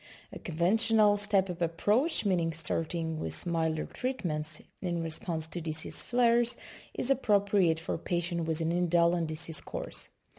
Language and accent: English; Geneva, Switzerland; I'm a gastroenterologist from Geneva, Switzerland.